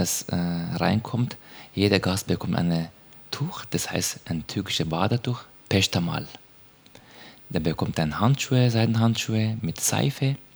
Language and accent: German; Turkey; German is a second language; now in Germany; ich komme aus der Türkei, ich bin seit 2005 in Deutschland und ich bin als Hammammeister in Therme eingestellt. Ich bin in der Nähe syrischer Grenze geboren.